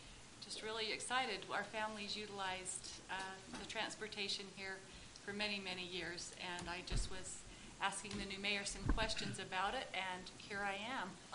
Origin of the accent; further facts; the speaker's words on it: Idaho Falls, Idaho, United States; And I'm from Idaho Falls originally. We've lived here in the valley for 42 years